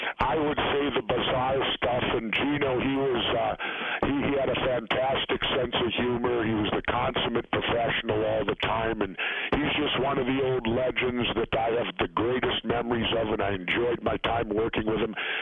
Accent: San Diego, California, United States; He was from New York. I was from San Diego.

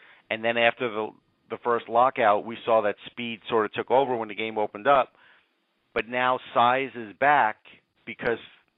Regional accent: United States; but just as an American

